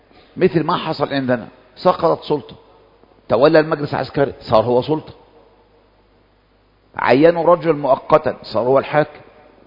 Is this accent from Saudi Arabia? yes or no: no; Egypt; الشعب نازل عندنا في مصر يوم ثلاثاء تقريبا في منتصف الأسبوع، وكانت أول جمعة جمعة الغضب.